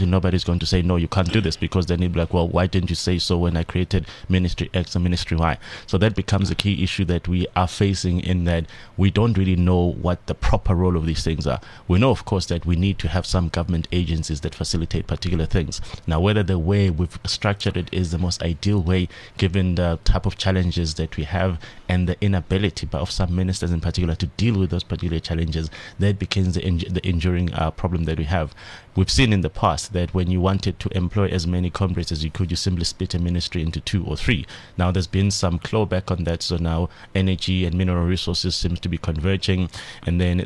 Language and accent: English; South Africa; once they've set up that spaza shop and I'm sitting across the road as a South African, I'm thinking